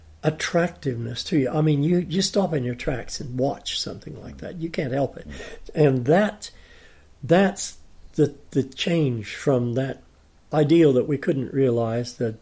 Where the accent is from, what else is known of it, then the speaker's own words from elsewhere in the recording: United States; now in New Zealand; I mean, I'm an American